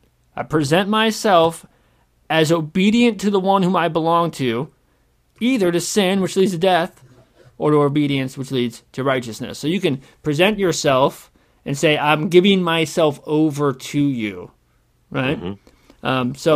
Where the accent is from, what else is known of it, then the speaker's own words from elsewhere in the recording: United States; because I'm an American and we have a bad history with this word.